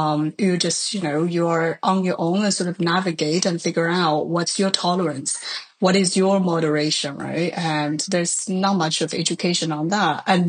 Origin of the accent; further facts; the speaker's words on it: China; Growing up in China, like, wine is not part of the culture.